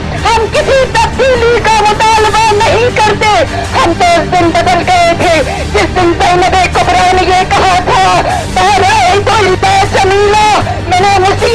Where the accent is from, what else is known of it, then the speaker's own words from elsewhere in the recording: Gilgit-Baltistan, Pakistan; میں خود گلگت بلتستان سے ہوں.